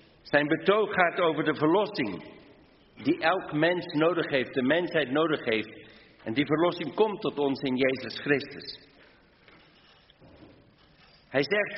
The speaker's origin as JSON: {"language": "Dutch", "country": "South Africa", "moved": "yes", "lives_now": "Hardenberg, Netherlands", "said": "vanochtend uit Hardenberg. Dat is verder dan Harderwijk. En oorspronkelijk komen we uit Zuid-Afrika. Maar we wonen inmiddels bijna 30 jaar hier in Nederland."}